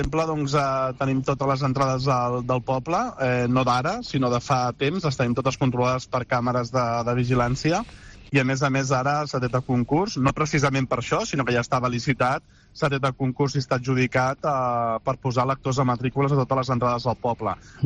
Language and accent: Catalan; Catalonia, Spain; born there; la gent que som d'aquí de la Cerdanya, jo soc nascut aquí a la Cerdanya